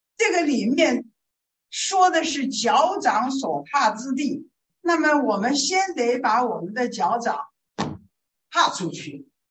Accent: China; 我们在乌克兰有3家万军的宣教士，我们中国人3个家庭，6个大人，6个小孩在乌克兰。

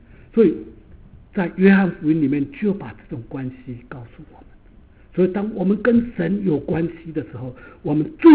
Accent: Taiwan; 因为我会台语，我从台湾来

